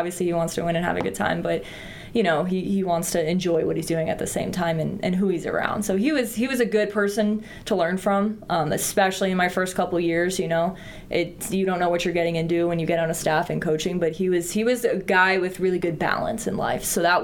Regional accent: Los Angeles, California, United States; moved away as an adult; I'm from Los Angeles, but I had left when I was 18.

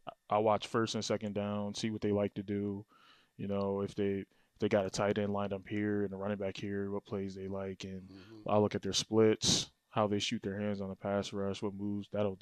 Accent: Easton, Pennsylvania, United States; I'm from Easton, PA.

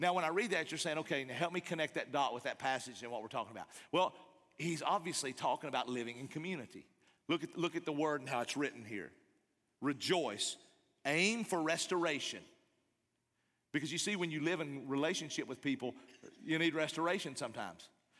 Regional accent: Appalachia, United States; And I'm an Appalachian kid.

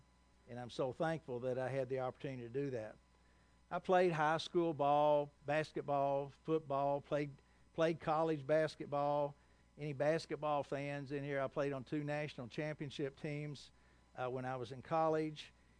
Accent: Owensboro, Kentucky, United States; I grew up in Owensboro, Kentucky. Anybody know where that is?

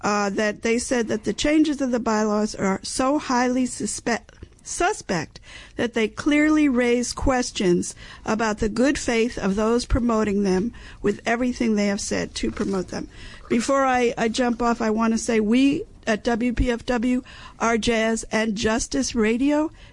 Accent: New York City, New York, United States; I grew up listening in New York City to WBAI.

